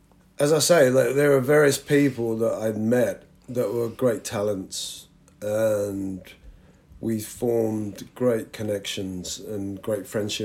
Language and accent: English; London, United Kingdom; I grew up in London. I come from a working class family that grew up in the East End